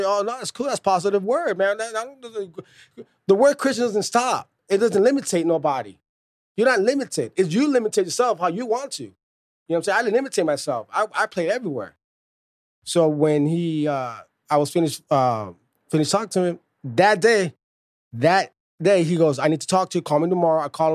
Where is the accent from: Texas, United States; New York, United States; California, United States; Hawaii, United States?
California, United States; Los Angeles; I know a lot of musicians in LA, since I'm from Los Angeles